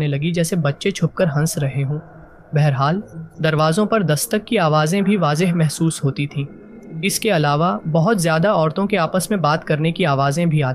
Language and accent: Urdu; Karachi, Sindh, Pakistan; میرا تعلق کراچی سے ہے۔